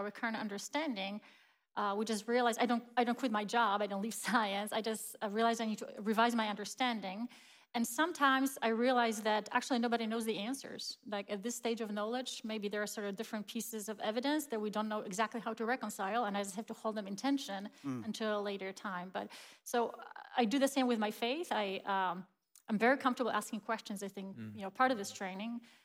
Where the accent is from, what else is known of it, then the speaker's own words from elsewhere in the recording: Poland; moved away as an adult; now in United States; I grew up in Poland, and I was raised in a Christian faith.